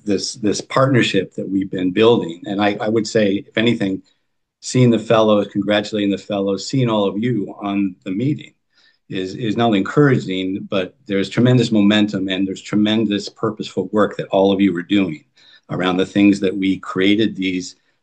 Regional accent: United States; I, as an American, I'm pained by an administration

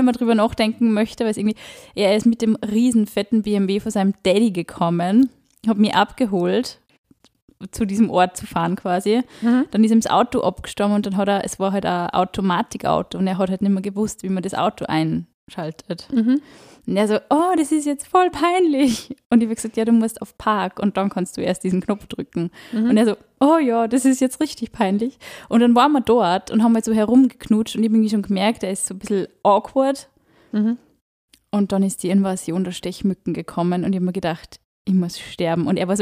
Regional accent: Upper Austria, Austria; bei uns in Oberösterreich, da fließt ja der Inn durch, der große Fluss.

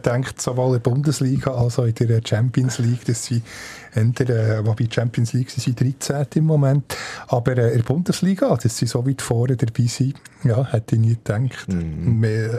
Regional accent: Bern, Switzerland; das ist fast ein bisschen verdrängt als Berner

